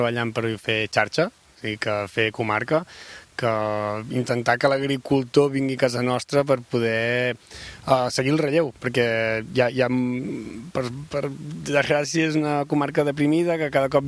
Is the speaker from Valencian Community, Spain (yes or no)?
no; Catalonia, Spain; Jo sóc del Penedès, sempre he sigut del Penedès.